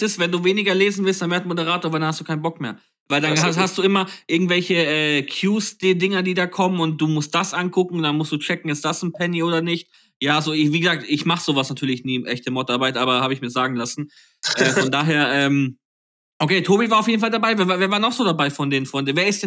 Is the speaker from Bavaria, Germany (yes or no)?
yes; Nuremberg, Bavaria, Germany; weil ich komme ja auch ursprünglich aus Nürnberg